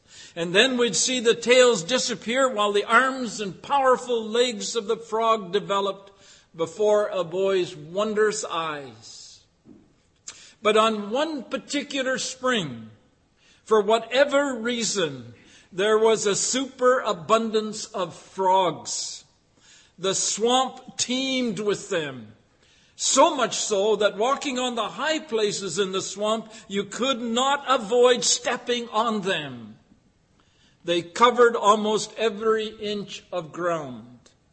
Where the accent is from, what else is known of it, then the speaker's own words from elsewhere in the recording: Dryden, Ontario, Canada; For your information, I was born and raised in Dryden, Ontario.